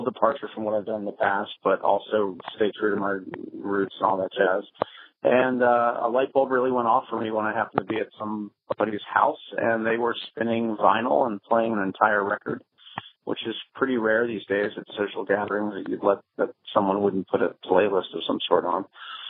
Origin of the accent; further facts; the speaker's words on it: Virginia, United States; now in Rhode Island, United States; I'm from Virginia. I've been living in Rhode Island for the last 14 years or so.